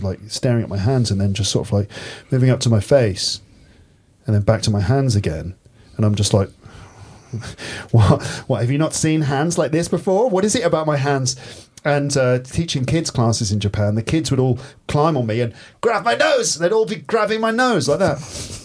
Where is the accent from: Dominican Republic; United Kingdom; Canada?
United Kingdom; England; I'm just using a webcam and I'm English.